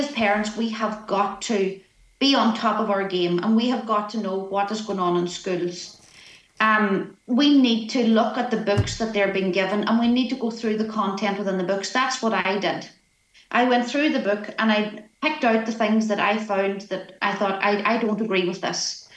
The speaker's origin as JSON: {"language": "English", "country": "Ireland", "said": "it gives the wrong interpretation of who we are, who we are as Irish people"}